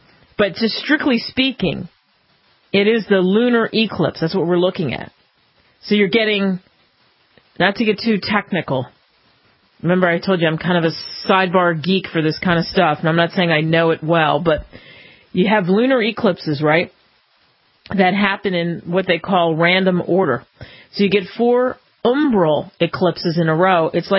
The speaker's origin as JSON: {"language": "English", "region": "New Jersey", "country": "United States", "tie": "born or raised there", "said": "We have Cop in New Jersey, not too far from my hometown"}